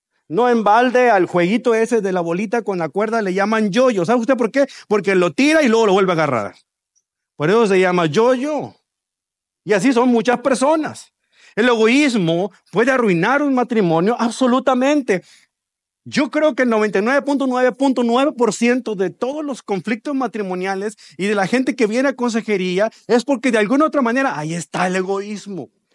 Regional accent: Mexico; cuando estamos afuera gritamos que somos bien mexicanos

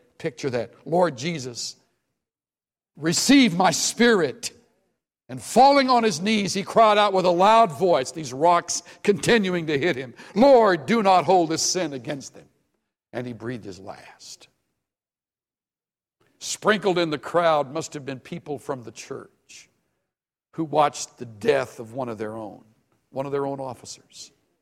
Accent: the South, United States; I know. I was raised in the South. Churches were white that I attended.

